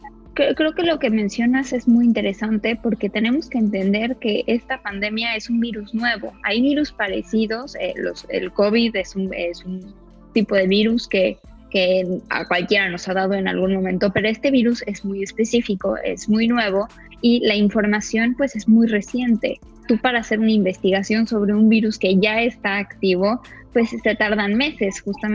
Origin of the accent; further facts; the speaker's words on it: Mexico; los hábitos alimenticios que tenemos como mexicanos.